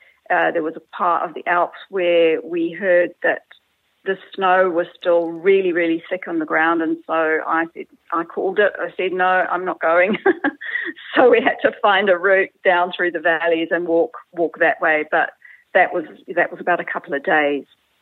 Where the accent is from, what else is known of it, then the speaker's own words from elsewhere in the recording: South Africa; born there; I was born in South Africa